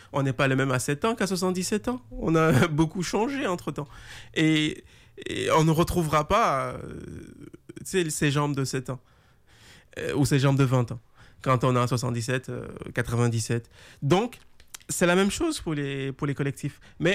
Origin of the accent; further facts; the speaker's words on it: Quebec, Canada; on n'est pas des néo-français, on est des Canadiens français. Et ensuite, désormais, on est devenus des Québécois.